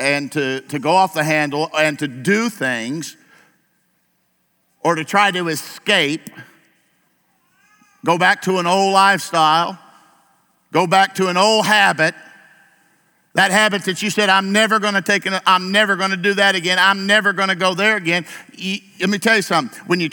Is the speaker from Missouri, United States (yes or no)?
yes; Granby, Missouri, United States; Well, Lord, I'm from Granby, Missouri. Probably 90, 80% of my class never went to college, never gonna amount to a whole lot.